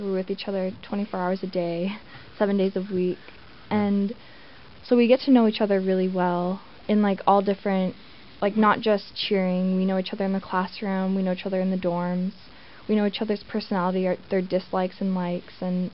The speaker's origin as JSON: {"language": "English", "town": "Dillingham", "region": "Alaska", "country": "United States", "said": "I'm from Dillingham."}